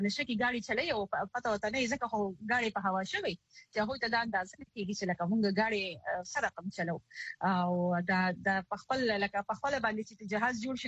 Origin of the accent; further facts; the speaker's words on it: Karachi, Sindh, Pakistan; زه خو په کراچۍ کې پیدا لوي شو